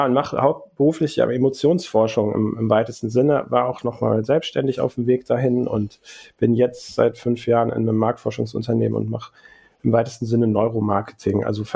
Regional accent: Cologne, North Rhine-Westphalia, Germany; ich komme aus Köln-Sürth, da gab es eine evangelische Gemeinde, Pfarrer Warnecke.

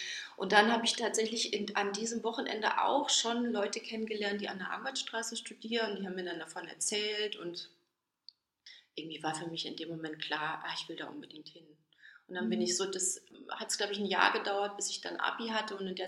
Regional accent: Enzweiler, Rhineland-Palatinate, Germany; Ja, also Idar-Oberstein ist tiefste Provinz und ich komme auch nicht mal aus der Stadt Oberstein, sondern aus einem Dorf in der Nähe, aus Enzweiler. Und das war wirklich super ländlich.

